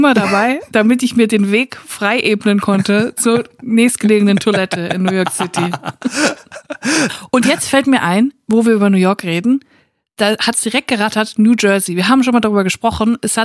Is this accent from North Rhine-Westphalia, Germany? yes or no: yes; Netphen, North Rhine-Westphalia, Germany; Ich bin ja im Siegerland aufgewachsen, ich bin in Netphen zur Schule gegangen